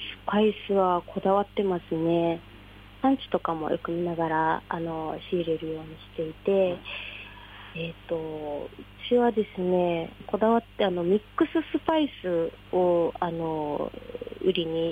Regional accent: Ishigaki, Okinawa, Japan; moved away as an adult; 石垣島にですね、大学がないので、それで進学で上京してきて

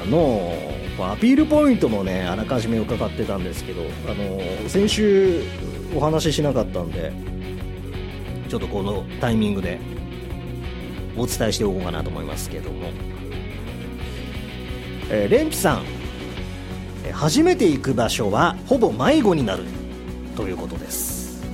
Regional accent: Nagasaki, Japan; まあ、長崎、僕の地元もそうなんですけど、サバの刺身が食べられるんですよね。

